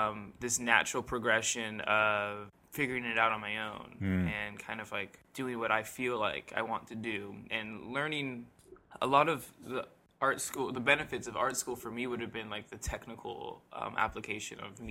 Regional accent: Anaheim, California, United States; now in San Francisco, United States; I came up here for the art culture, and because growing up in Anaheim, being like into art.

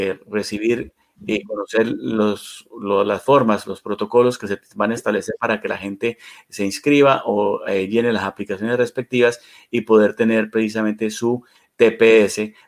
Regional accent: Colombia; now in United States; llevo ya muchos años viviendo en los Estados Unidos y conozco el drama de nuestros hermanos venezolanos. Yo soy colombiano

